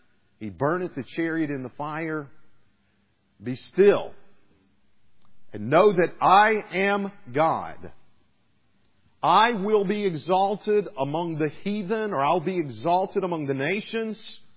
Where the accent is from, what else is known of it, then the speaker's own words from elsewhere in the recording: South Carolina, United States; This was 160 years ago in my home state of South Carolina that the first shots were fired upon that fort there.